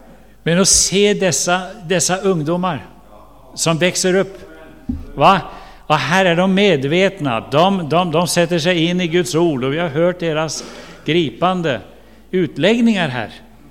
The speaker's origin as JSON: {"language": "Swedish", "country": "Norway", "said": "Men så kommer jag från Norge, så jag blandar lite ibland."}